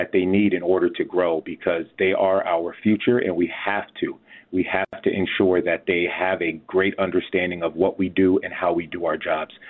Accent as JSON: {"language": "English", "town": "San Diego", "region": "California", "country": "United States", "tie": "born or raised there"}